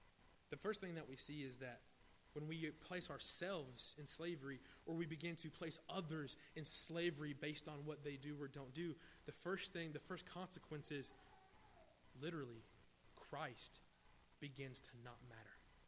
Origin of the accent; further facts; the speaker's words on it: Charlotte, North Carolina, United States; I am from Charlotte, so I'm still learning how to fit in here.